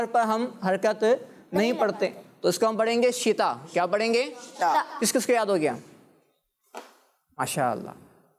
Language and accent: Urdu; Pakistan; اردو ہے. ہم پاکستانی ہیں